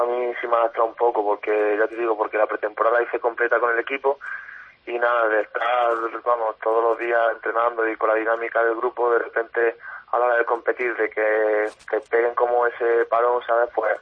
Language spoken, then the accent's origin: Spanish; Jaén, Andalusia, Spain; sí, sí, soy de Jaén